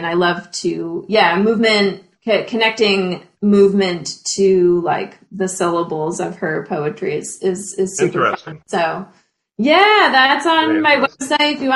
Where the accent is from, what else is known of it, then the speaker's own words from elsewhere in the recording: Wakefield, Rhode Island, United States; I am originally from Wakefield, Rhode Island, so southern Rhode Island.